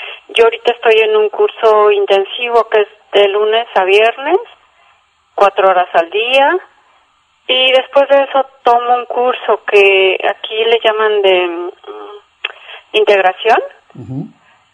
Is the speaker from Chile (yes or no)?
no; Mexico; somos mexicanos